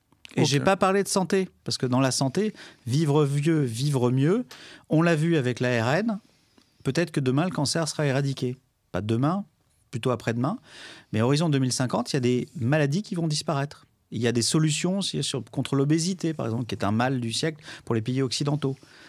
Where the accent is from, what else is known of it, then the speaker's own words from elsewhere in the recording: Normandy, France; Moi, je suis normand, il y a du vent.